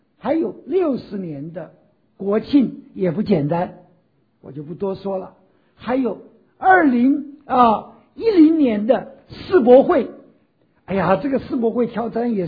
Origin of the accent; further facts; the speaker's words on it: China; moved away; 无论我们离开我们的祖国有多久，我相信我们每一个中国人还是非常关心我们中国的一个的情况到底如何